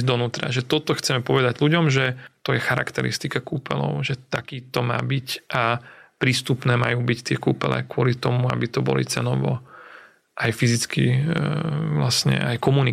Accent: Bratislava, Bratislava Region, Slovakia; začínali sme byť hrdí na to, že sme Bratislavčania.

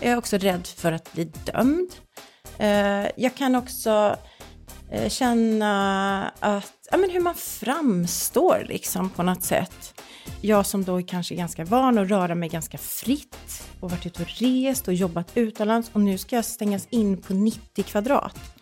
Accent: Gothenburg, Västra Götaland County, Sweden; I alla fall, jag kommer från Göteborg, vi hade någon från Dalarna.

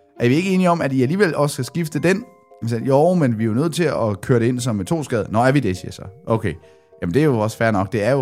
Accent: Rødekro, Region of Southern Denmark, Denmark; born there; Da jeg fortæller i podcasten, jeg er født på Røde Kro

